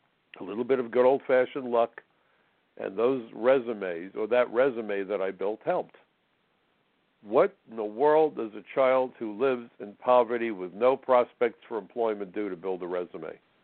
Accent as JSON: {"language": "English", "town": "Brooklyn", "region": "New York", "country": "United States", "tie": "born or raised there", "said": "So I remember as a kid growing up in Brooklyn at the age of 14, I got a job working in a kosher delicatessen. Where else would you expect a Jewish kid from Brooklyn to work?"}